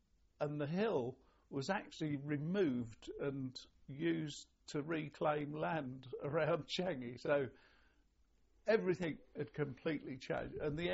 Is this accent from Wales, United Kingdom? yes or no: yes; Wales, United Kingdom; born there; I mean, I was born in Wales, whereas my father was a Cornishman and my mother was from the Fens of East Anglia. I was born in Wales.